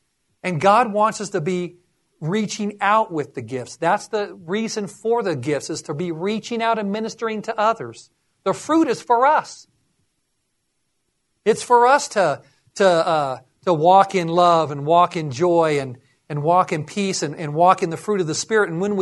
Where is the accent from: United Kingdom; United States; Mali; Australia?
United Kingdom; England; Because I'm an Englishman. And so we Englishmen have temper